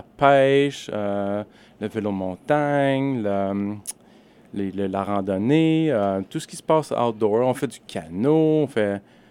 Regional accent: La Corne, Quebec, Canada; J'ai grandi dans un petit village dans le nord du Québec qui s'appelle La Corne, un petit village de 500 habitants. Et puis j'ai habité là pour jusqu'à temps que j'ai environ 18 ans.

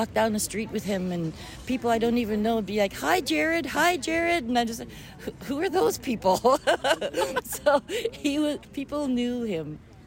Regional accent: Smithers, British Columbia, Canada; I'm from Smithers. I was born and raised in Smithers with … of the Wet'suwet'en Nation.

